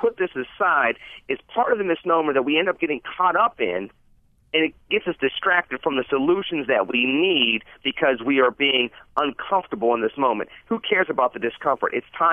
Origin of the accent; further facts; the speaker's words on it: Pittsburgh, Pennsylvania, United States; born there; I'm not leaving. I was born in Pittsburgh.